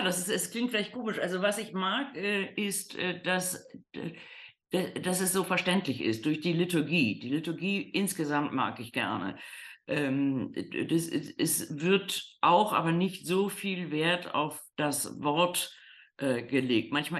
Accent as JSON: {"language": "German", "region": "Rhineland", "country": "Germany", "tie": "born or raised there", "said": "Ich bin im Rheinland aufgewachsen, das hier nun sehr katholisch ist, sodass mir die katholischen Dinge eigentlich immer vertraut waren. Mein ganzer Freundeskreis war katholisch. Mhm. Mein Elternhaus war evangelisch"}